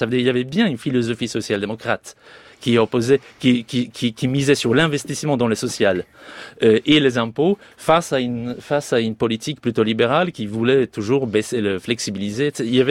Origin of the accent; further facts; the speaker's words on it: Sweden; French is a second language; J'ai grandi en Suède des années 80. On était 8 millions à l'époque.